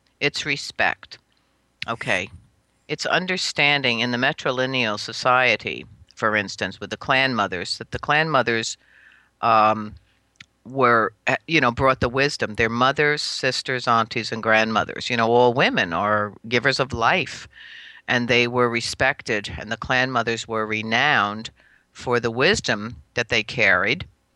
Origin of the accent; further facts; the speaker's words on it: New Paltz, New York, United States; born there; Well, I was born in 1942. I was born actually in New Paltz here. It's only 100 miles from New York City in the Hudson Valley.